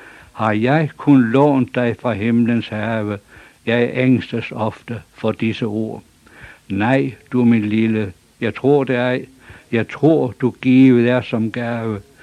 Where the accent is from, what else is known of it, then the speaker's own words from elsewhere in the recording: Hurup, North Denmark Region, Denmark; Jeg stammer her fra Hurup, fra Refs. Og så … dengang. Vi boede i Roskilde.